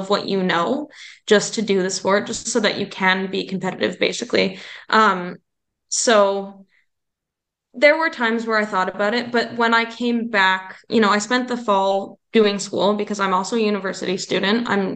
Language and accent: English; Canada; So as a Canadian athlete, you know, it's a lot more difficult to continue on